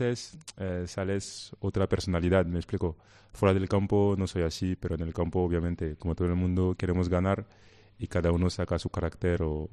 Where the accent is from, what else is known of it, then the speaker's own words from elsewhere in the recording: Paris, Île-de-France, France; Mi familia es de ahí. Yo me crecí en París y obviamente París siempre estará en mi corazón por la infancia y todo lo que he vivido ahí.